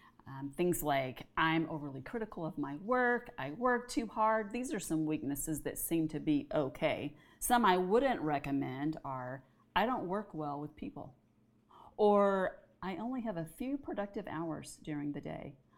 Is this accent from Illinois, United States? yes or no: no; Texas, United States; We grew up in Texas. It was kind of like you just buck up and do it.